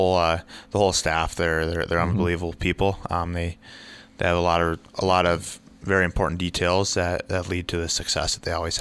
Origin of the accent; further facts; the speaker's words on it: Canton, Michigan, United States; I'm from Canton, Michigan. I played my minor hockey just in the Plymouth Stingray organization.